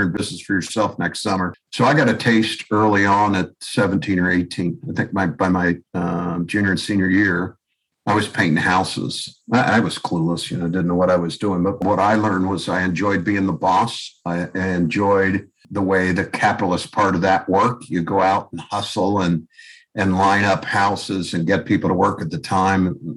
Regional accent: Cincinnati, Ohio, United States; I grew up in Cincinnati, family of six.

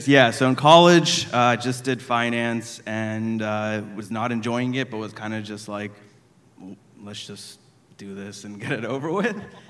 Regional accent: Florida, United States; No, I grew up in Central Florida in a beachy town and kind of the same thing.

